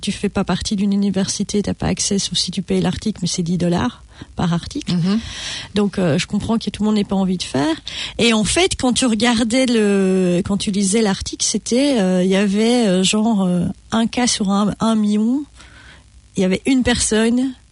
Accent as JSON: {"language": "French", "country": "Belgium", "said": "moi, je suis belge."}